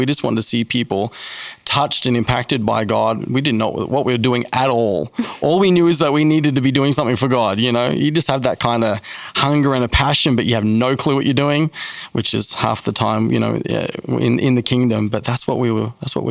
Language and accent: English; Australia; accent: Australian; now in United States; Grew up in Australia. And we came to the US in 2009 and I fell in love with America.